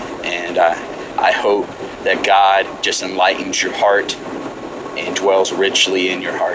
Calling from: Bixby, Oklahoma, United States; from Bixby, Oklahoma.

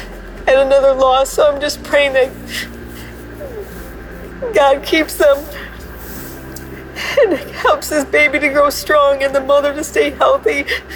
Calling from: Cleveland, Ohio, United States; Hi, I'm calling from Cleveland.

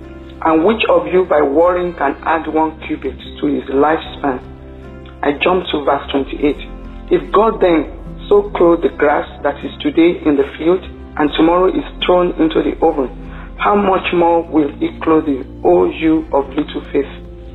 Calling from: Nigeria; I'm calling from Nigeria.

